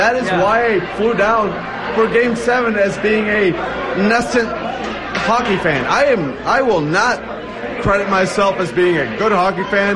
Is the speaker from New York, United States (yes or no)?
no; Atlanta, Georgia, United States; No, I grew up in Atlanta, and we could not hold a.